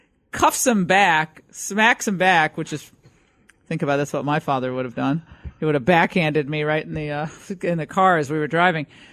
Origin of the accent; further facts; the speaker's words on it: Connecticut, United States; I still call my neighbors growing up in Connecticut, I still say, you know, Mrs. Johnson and Mr. Kosmeski